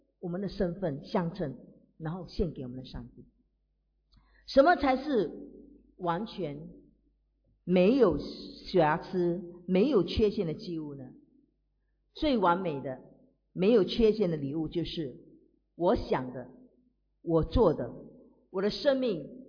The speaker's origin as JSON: {"language": "Chinese", "region": "Fujian", "country": "China", "said": "他们是福建人，我们是福建人"}